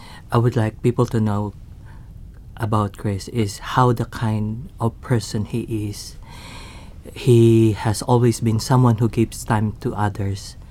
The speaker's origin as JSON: {"language": "English", "country": "Philippines", "also_born_or_lived": "England", "moved": "yes", "said": "I'm a Filipino"}